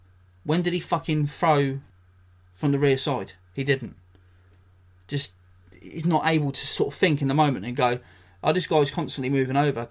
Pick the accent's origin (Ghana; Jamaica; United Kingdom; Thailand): United Kingdom; England; as a Brit, as an Englishman